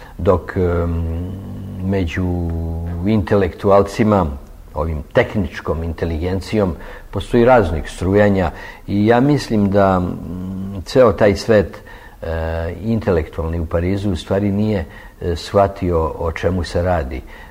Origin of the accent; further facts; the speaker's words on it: Serbia; now in France; Kao slikar nisam imao nikad nikakvih problema, pa ni danas u Francuskoj. Međutim, kao Srbin